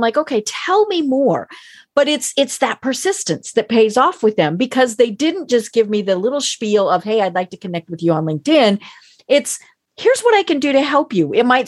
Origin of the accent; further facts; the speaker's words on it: Colorado, United States; now I'm from Colorado where we had, you know, all these 14ers